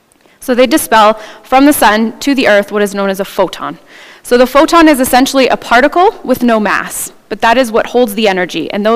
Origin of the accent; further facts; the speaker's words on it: Calgary, Alberta, Canada; I went to UBC, but I'm from Calgary.